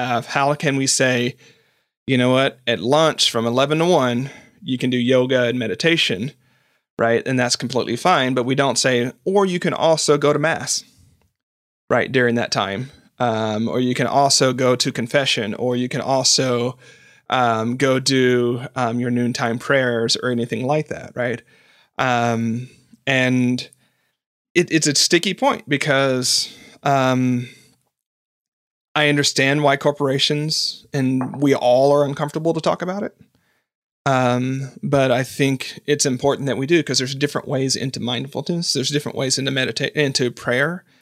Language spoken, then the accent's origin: English; the South, United States; I grew up in the South. I grew up as a Methodist